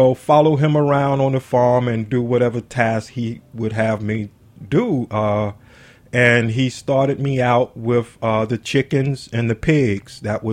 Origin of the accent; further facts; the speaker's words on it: Selma, Alabama, United States; I'm from Selma, Alabama, and my family had a family farm.